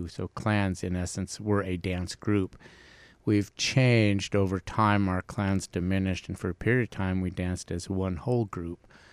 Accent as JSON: {"language": "English", "town": "Wrangell", "region": "Alaska", "country": "United States", "tie": "born or raised there", "said": "I am born and raised in Wrangell. I am actually of Wunungak descent, but adopted into the Kiksetis."}